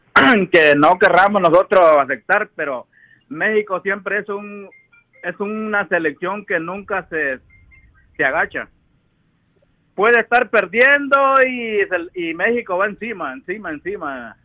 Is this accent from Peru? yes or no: no; El Salvador; yo soy salvadoreño